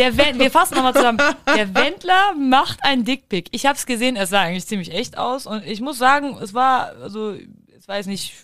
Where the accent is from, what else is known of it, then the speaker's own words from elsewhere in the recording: Germany; Also wir haben in Deutschland, also zumindest da, wo ich herkomme